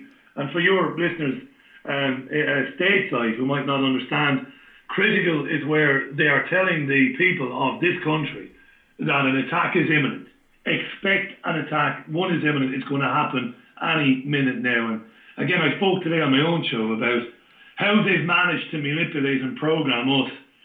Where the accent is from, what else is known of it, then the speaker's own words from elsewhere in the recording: Ireland; because I grew up obviously in Ireland